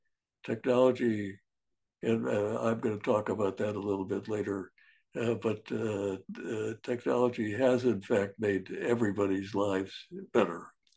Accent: Winnipeg, Manitoba, Canada; also born or lived in Chicago, United States; 7 years old, I was walking down the street in Winnipeg, Canada, where I lived for a number of years. I was born actually in Chicago in the U.S., but my folks moved to Winnipeg for a number of years.

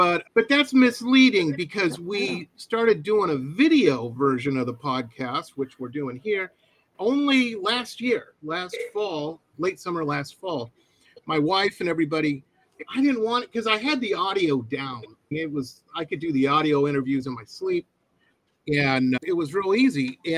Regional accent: Detroit, Michigan, United States; I have never been in a band. I grew up in Metro Detroit, and all of my friends were in bands because they were cool.

